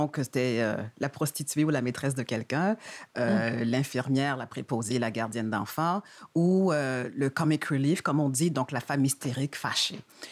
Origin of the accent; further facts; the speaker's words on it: Montreal, Quebec, Canada; moi, quand j'étais adolescente, les modèles de femmes noires, il n'y avait pas tant que ça, étant donné que je suis née puis j'ai grandi à Montréal.